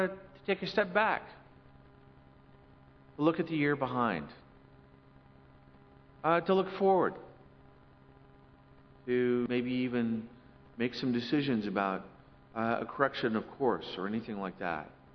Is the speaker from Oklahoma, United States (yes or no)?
yes; Oklahoma, United States; because I'm from Oklahoma and the only dance I know is the two-step